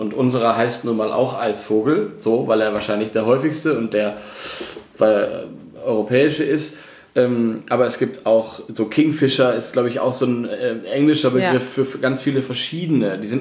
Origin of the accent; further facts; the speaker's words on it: Lower Saxony, Germany; Und zwar komme ich ja aus dem Dorf in Niedersachsen, bin aber in Osnabrück zur Schule gegangen.